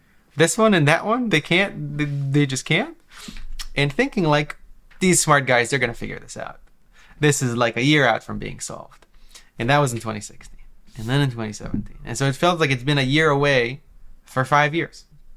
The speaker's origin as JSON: {"language": "English", "country": "Israel", "tie": "born or raised there", "said": "I grew up in Israel, where the banks have personally screwed me many times."}